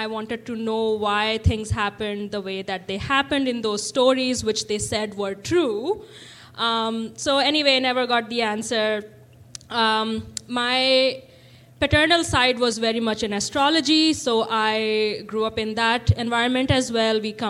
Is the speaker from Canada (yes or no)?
no; India; moved away as an adult; I grew up in India, in the northwestern part of India. I was born and brought up there, and did my high school, did my bachelor's in India. Mm-hmm. And then I decided to come here to this country, which is cold.